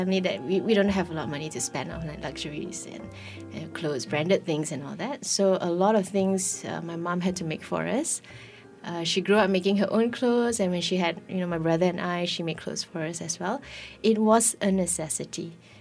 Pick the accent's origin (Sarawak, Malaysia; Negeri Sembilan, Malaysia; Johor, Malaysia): Negeri Sembilan, Malaysia; Seremban; because we're childhood friends from Seremban.